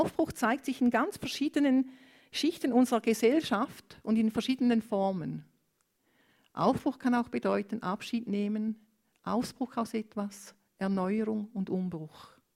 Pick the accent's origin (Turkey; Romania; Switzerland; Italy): Romania; German is a second language; ich komme aus Rumänien, ich wollte gleich rumänisch weitermachen, es tut mir leid, ich bleibe bei Deutsch.